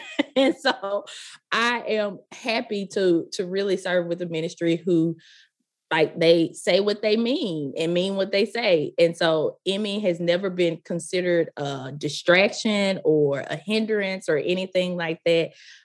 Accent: the South, United States; accent: deep Southern; I live in the Mississippi Delta. You probably can tell that already from my deep Southern accent.

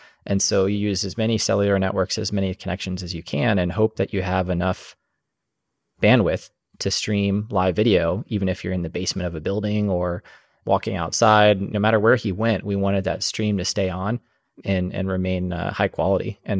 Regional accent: Kansas, United States; I grew up in Kansas in the Midwest, and, you know, getting a college education was a high priority thing.

